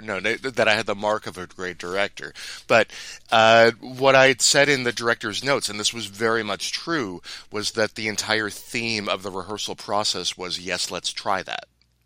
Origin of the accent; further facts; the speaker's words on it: Williamstown, Massachusetts, United States; like in the northwest corner in Williamstown, Massachusetts.